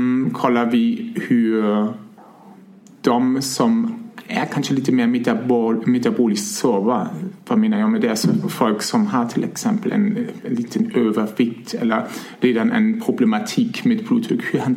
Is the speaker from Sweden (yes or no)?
no; Germany; Swedish is a second language; Ja, som man kan kanske höra, jag är ursprungligen från Tyskland och jag har först pluggat i norra Tyskland näringsmedicin.